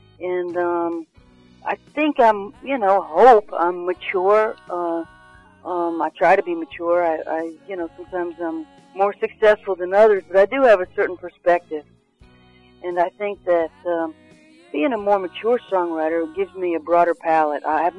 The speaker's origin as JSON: {"language": "English", "town": "Baton Rouge", "region": "Louisiana", "country": "United States", "tie": "born or raised there", "said": "So I'm a Southerner born and raised in Baton Rouge, and so when I start to sing, it sounds country"}